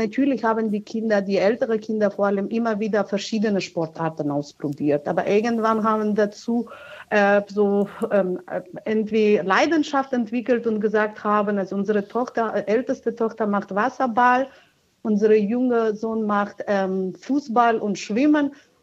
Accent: Georgia; now in Germany; Ich komme aus Georgien ursprünglich.

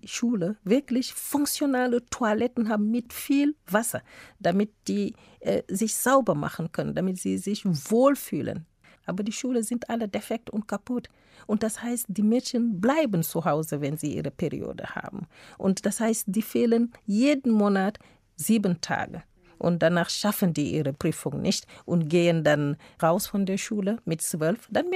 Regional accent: Podor, Saint-Louis, Senegal; German is a second language; wir haben jetzt ein Projekt in Podor, mein Heimatdorf

